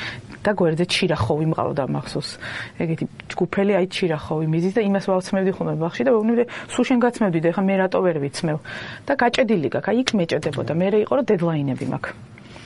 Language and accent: Georgian; Kakheti, Georgia; ან ცუდი სიტყვები კახელი ვარ შესაბამისად